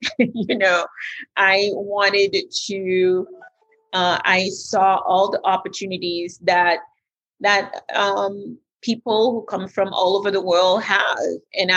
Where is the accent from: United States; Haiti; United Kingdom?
Haiti; English is a second language; moved away as an adult; I had all the intentions in the world of going back to Haiti. I didn't speak English when I came in.